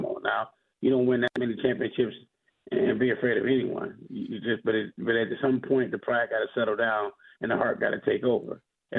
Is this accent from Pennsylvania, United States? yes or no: yes; Aliquippa, Pennsylvania, United States; We are from Aliquippa. We will play football, and we will do it.